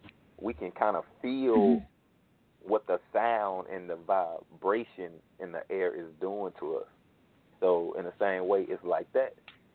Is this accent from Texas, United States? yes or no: yes; Dallas, Texas, United States; from Dallas, Texas. Musician, entrepreneur.